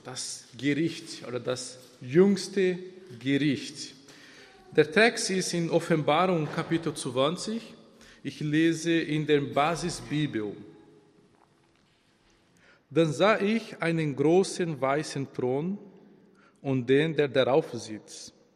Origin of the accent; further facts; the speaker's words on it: Brazil; German is a second language; moved away as an adult; now in Germany; Ich komme aus Brasilien. Ich wohne seit 8 Jahren ungefähr in Deutschland. Ich habe noch in Brasilien Theologie studiert, ich habe in Brasilien auch Deutsch gelernt.